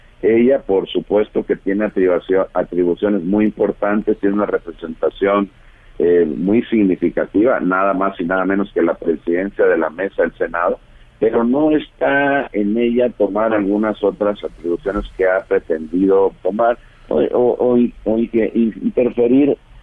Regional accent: Veracruz, Mexico; Yo soy de Veracruz y en Veracruz es el estado con más alta inestabilidad por fenómenos naturales.

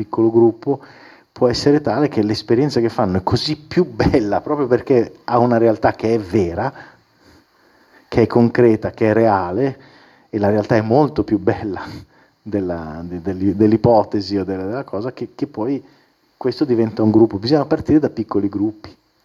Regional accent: Ticino, Switzerland; Sappiamo che una statistica in Ticino, cioè da dove vengo io

